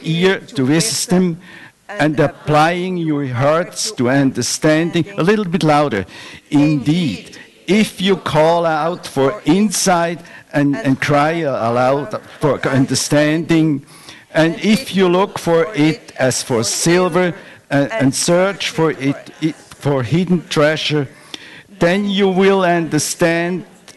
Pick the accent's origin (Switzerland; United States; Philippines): Switzerland; … we are originally from Switzerland.